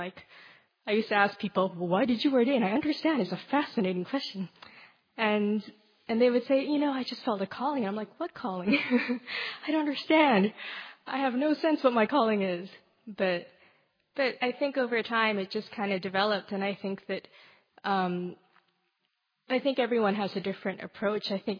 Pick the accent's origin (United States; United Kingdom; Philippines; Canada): Philippines; I grew up in the Philippines, actually, although by passport I am Thai and my parents are Thai. I was born and raised mostly in the Philippines